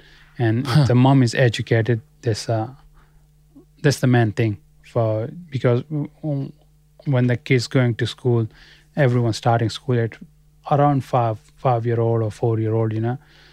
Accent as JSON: {"language": "English", "country": "Pakistan", "first_language": "Pashto", "second_language": "English", "said": "But we part of the Pakistan, because in 1892, British government leased our state from Afghanistan, and then when Pakistan came into being, we became the part of."}